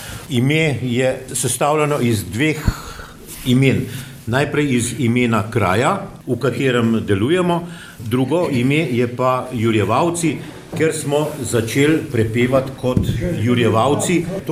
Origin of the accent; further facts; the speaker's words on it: Ljubljana, Central Slovenia, Slovenia; jaz sem priseljen, jaz sem Ljubljančan drugač, ampak so me fantje za svojega vzeli.